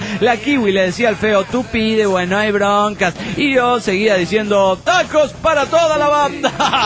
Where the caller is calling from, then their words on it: Argentina; de Argentina.